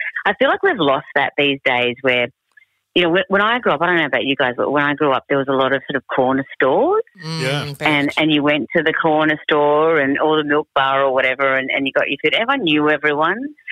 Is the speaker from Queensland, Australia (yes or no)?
no; Sydney, New South Wales, Australia; I'm from Minto in Sydney.